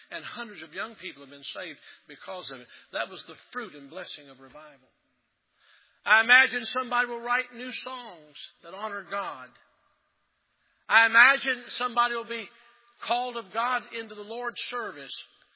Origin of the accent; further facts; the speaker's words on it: Maryville, Tennessee, United States; You could not go to my little hometown in Maryville, Tennessee.